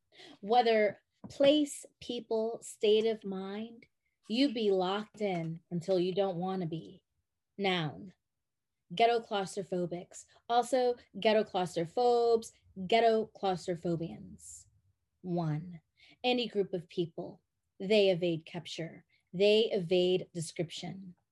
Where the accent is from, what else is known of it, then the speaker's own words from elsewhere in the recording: Connecticut, United States; I'm originally from Connecticut. People would be like, oh, Flatlanders.